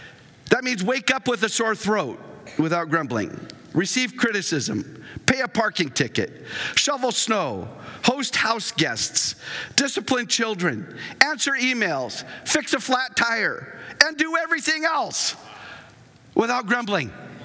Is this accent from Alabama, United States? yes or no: no; Washington, United States; Yeah, but we're from Washington State. We're in Florida going to Busch Gardens.